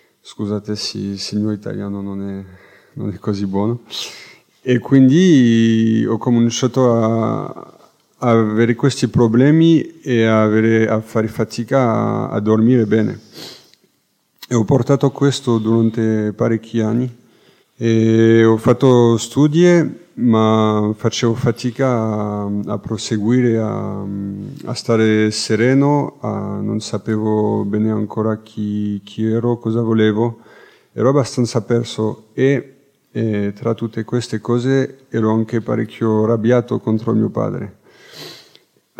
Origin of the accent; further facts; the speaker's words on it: France; Italian is a second language; mi chiamo … vengo dalla Francia. Sono cresciuto in una famiglia cristiana